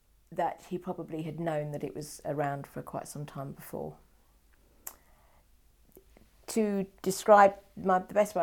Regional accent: Eastbourne, South East England, United Kingdom; born there; I'm 52 years old. My date of birth is the 11th of the 5th, 1960, and I was born in Eastbourne, East Sussex.

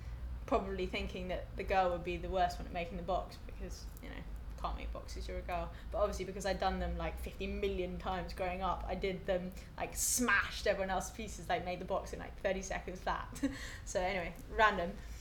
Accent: London, United Kingdom; I live just off Charlotte Street, so about 15 minutes walk away. And I was born in London, educated in London, lived in London forever and ever.

